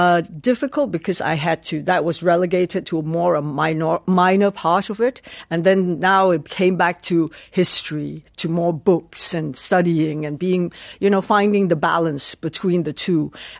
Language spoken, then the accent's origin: English; Malaysia; English is a second language; now in London, United Kingdom; Because I come from Malaysia